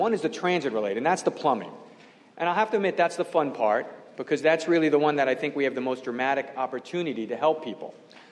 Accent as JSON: {"language": "English", "town": "Brooklyn", "region": "New York", "country": "United States", "tie": "born or raised there", "said": "Now, it's always been interesting to me that I grew up in Brooklyn, New York, and I come from a long line of plumbers."}